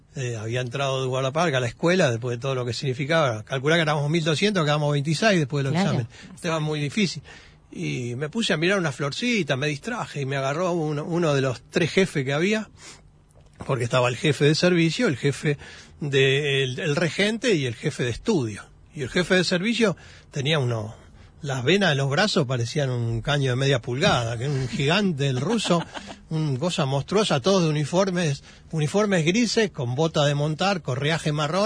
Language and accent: Spanish; Villa Ballester, Buenos Aires Province, Argentina; De Villa Ballester.